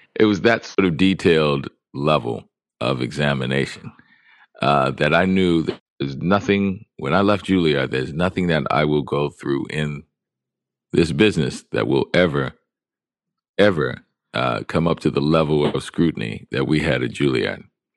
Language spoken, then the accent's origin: English; New Orleans, Louisiana, United States; Because I was being from New Orleans.